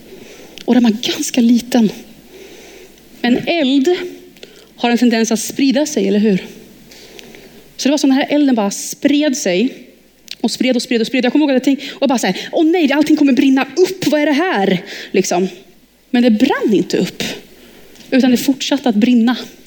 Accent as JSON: {"language": "Swedish", "country": "Thailand", "tie": "born or raised there", "said": "Jag växte upp i Thailand"}